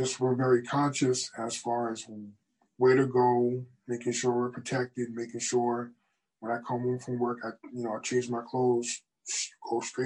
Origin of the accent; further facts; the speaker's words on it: New Rochelle, New York, United States; New Rochelle, New York.